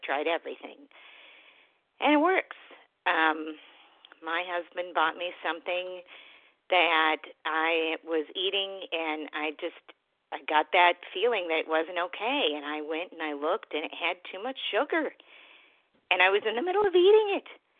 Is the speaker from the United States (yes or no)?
yes; Massachusetts, United States; Oh, I'm from Central Massachusetts.